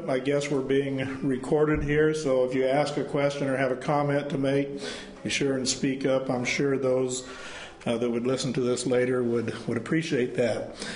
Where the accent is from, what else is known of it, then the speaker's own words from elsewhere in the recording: Sheridan, Oregon, United States; from Sheridan, Oregon, from Sheridan Mennonite Church.